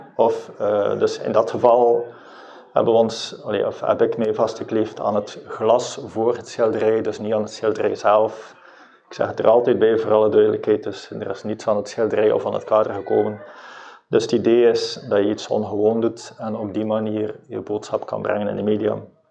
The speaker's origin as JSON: {"language": "Dutch", "town": "Bruges", "region": "Flanders", "country": "Belgium", "tie": "born or raised there", "said": "Dat ben ik zelf in mijn thuisstad Brugge."}